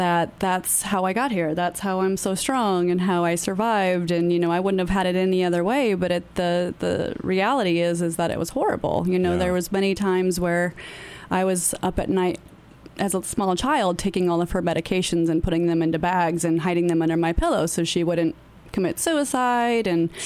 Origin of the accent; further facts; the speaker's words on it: Omaha, Nebraska, United States; moved away; I'm from Omaha, Nebraska.